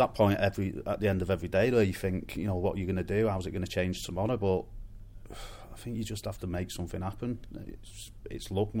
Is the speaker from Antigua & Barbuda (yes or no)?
no; Manchester, North West England, United Kingdom; I grew up in Care in Manchester